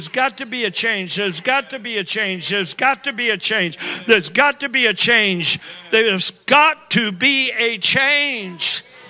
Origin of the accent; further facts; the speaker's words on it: Monterey, California, United States; born there; I was born in California, in Monterey, California, 1951, for such a time as this.